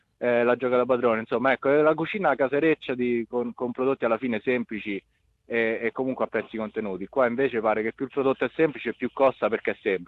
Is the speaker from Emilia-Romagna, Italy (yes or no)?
no; Lazio, Italy; now in Australia; È vicino, il paese è Labico, io vengo da vicino a Labico.